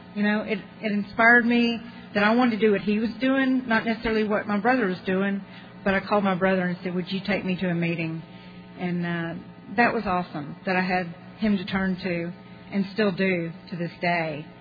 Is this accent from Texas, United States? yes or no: yes; Dallas, Texas, United States; born there; I was born in Dallas, Texas in 1953. And that makes me 52.